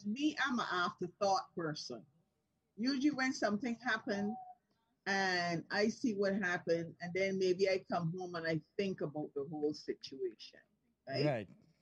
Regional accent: Quebec, Canada; I'm just a Quebecer as the mayor. I'm just a Quebecer as Legault. Whatever he gets, I'm supposed to get. I'm a Canadian citizen.

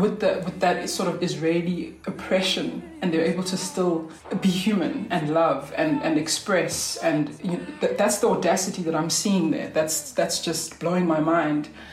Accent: Eastern Cape, South Africa; now in Johannesburg, South Africa; I'm originally from the Eastern Cape, based in Johannesburg at the moment. And I come from a small coastal town where songwriting and story is, you know, almost like a heritage.

